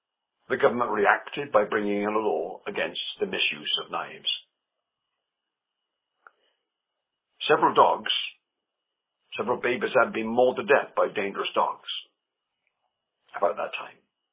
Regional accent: England, United Kingdom; I'm an Englishman, as you can tell.

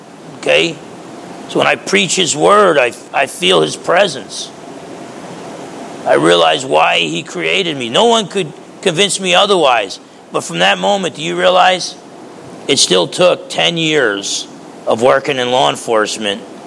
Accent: New Jersey, United States; growing up in New Jersey, had a great father, great home.

